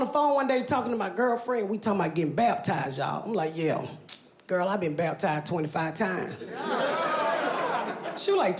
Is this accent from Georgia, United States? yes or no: yes; Atlanta, Georgia, United States; back in the day when I lived, when I grew up here in Atlanta